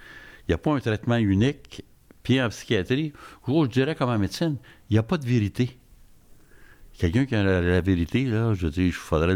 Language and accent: French; Canada